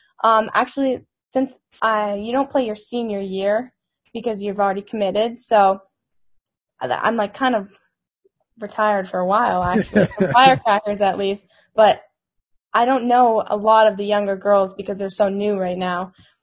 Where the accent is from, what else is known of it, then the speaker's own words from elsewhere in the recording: Cumberland, Maine, United States; Yeah, I was born and raised in Cumberland, Maine. I lived in the same house my entire life.